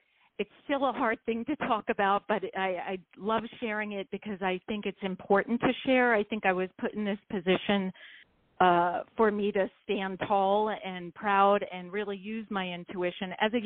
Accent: New York, United States; that's not where I grew up. I grew up in New York, which is a little bit different, a little more maybe open-minded, possibly, I would say.

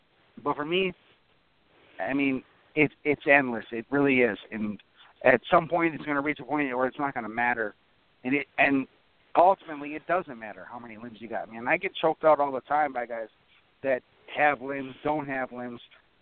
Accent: Minnesota, United States; You know, I grew up in Minnesota. I've done every sport.

